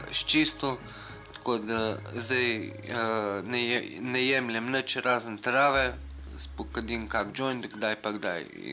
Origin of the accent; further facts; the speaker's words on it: Trbovlje, Zasavska, Slovenia; born there; now in Ljubljana, Slovenia; Rojen sem v Trbovljah 30.9.1977. V Trbovljah stalno prebivališče imam, Gimnazijska cesta 15 v Trbovlje.